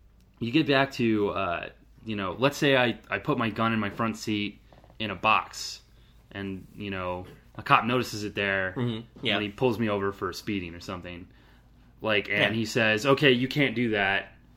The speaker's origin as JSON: {"language": "English", "region": "Georgia", "country": "United States", "said": "I'm from Georgia."}